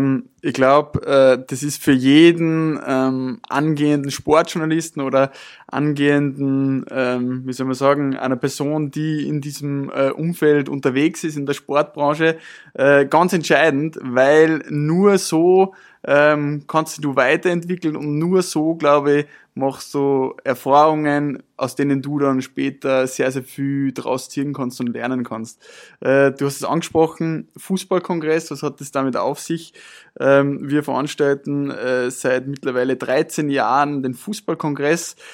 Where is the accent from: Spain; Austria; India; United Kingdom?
Austria; Upper Austria; bin gebürtig aus Oberösterreich, bin 25 Jahre alt